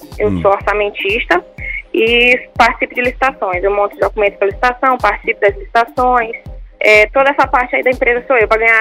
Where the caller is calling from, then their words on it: São Luís, Maranhão, Brazil; Estou de São Luís, Maranhão.